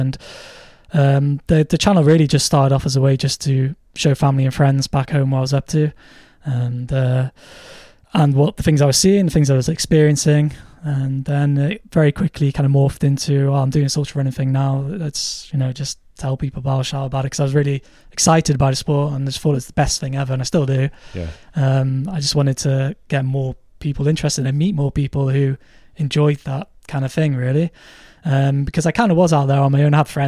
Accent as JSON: {"language": "English", "region": "Wales", "country": "United Kingdom", "tie": "born or raised there", "said": "for someone growing up in North Wales, it's a very different environment to be living in."}